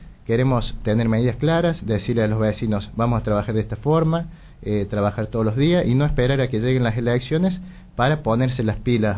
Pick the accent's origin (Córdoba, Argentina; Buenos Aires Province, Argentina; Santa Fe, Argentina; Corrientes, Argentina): Córdoba, Argentina; Jesús María; mi señora se dedica al comercio, nací en Jesús María, soy oriundo de acá, estudié en el Jardín Ocampo, después hice mi primaria en el Francisco Narciso de Lapria y estudié en el domingo en el Colegio Sarmiento.